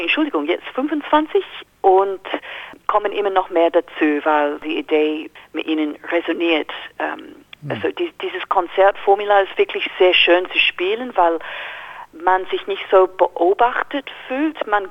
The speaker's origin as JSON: {"language": "German", "country": "Australia", "second_language": "German", "said": "ich komme aus Australien und Australien ist mein Heimat."}